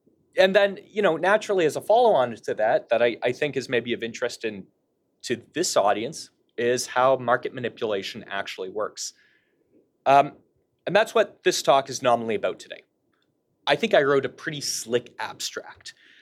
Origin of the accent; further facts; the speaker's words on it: Canada; I'm a Canadian, so I'm on Bay Street.